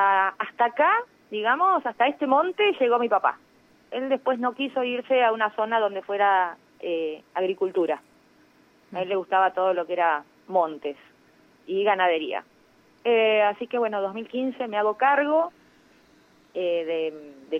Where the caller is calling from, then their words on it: La Pampa, Argentina; Tengo 54 años y estoy en el departamento de Ucal.